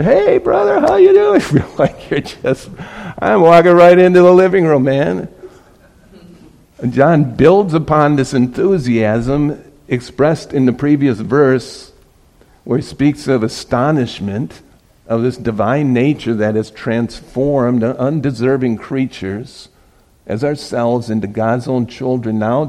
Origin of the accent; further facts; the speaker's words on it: Wisconsin, United States; moved away as an adult; my wife and I were living in Southern California. We're from Wisconsin, but I was out there playing in heavy metal bands